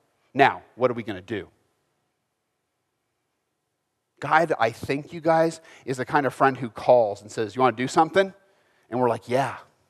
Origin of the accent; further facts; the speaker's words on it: United States; I needed to know him, and I'm an American, and so I said